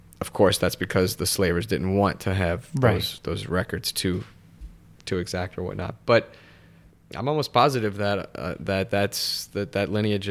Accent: St. Bernard Parish, Louisiana, United States; So it was interesting because, like you said, I'm from St. Bernard Parish. My mom taught history in St. Bernard Parish for over 40 years.

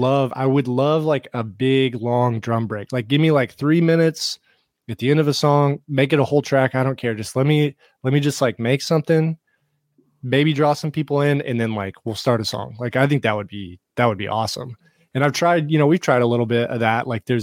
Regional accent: Texas, United States; Even still, we're from Texas, so it's fair, but our best shows are always Texas.

